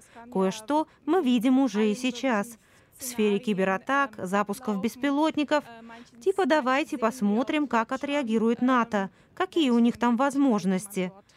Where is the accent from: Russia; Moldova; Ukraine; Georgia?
Ukraine; born there; Я родилась в Украине.